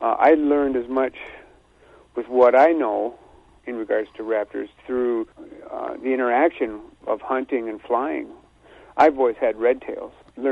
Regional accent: Decorah, Iowa, United States; Yeah, I'm a Decorah native. I grew up in Decorah, raising my kids there, yep.

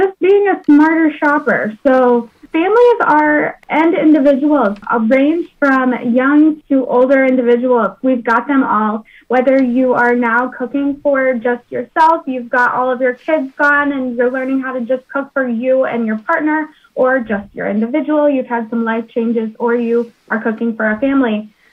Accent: Iowa, United States; I am from Iowa. I'm from Jackson County, so eastern Iowa.

